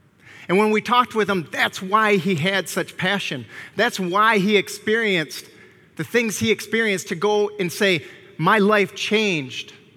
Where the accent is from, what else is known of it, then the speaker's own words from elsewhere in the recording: Michigan, United States; I don't know if it's because I grew up in West Michigan.